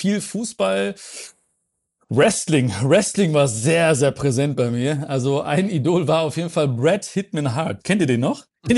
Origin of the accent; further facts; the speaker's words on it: Hagen, North Rhine-Westphalia, Germany; Ich komme aus Hagen, Sauerland so ein bisschen, Sauerland-Ruhrpott.